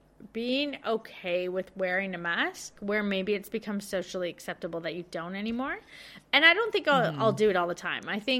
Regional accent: Victoria, Australia; So I'm thinking about this so much because I'm from Victoria

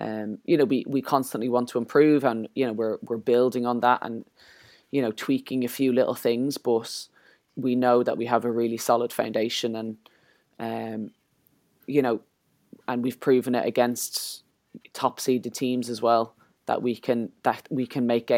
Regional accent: Ireland; And for us, I think as well, as Irish people, there are plenty over there in Australia.

